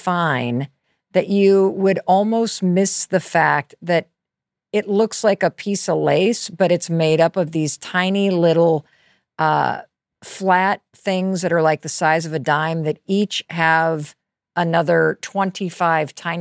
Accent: Michigan, United States; I grew up in Western Michigan and tiny town, and I spent so much time laying in my front yard, staring up at the sky.

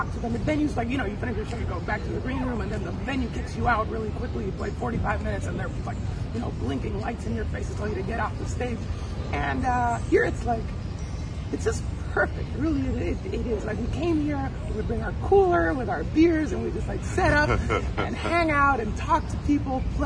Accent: Puerto Rico; also born or lived in New York; I mean, I was born in New York, but 7 months old, I moved to Puerto Rico.

